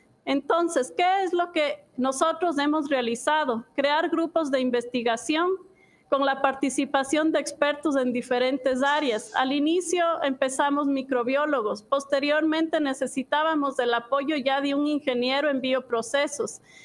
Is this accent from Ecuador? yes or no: yes; Ecuador; born there; Cuando regresé a Ecuador, mi país natal